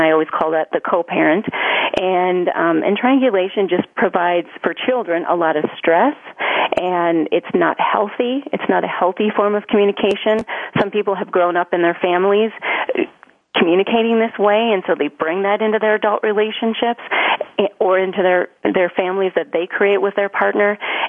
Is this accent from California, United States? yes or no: no; Colorado, United States; we're from Colorado, so if you think of skiing